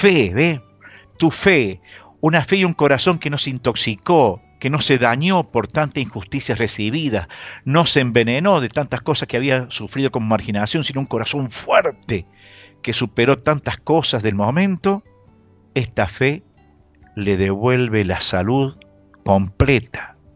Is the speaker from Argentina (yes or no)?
yes; Argentina; desde nuestra fe como argentinos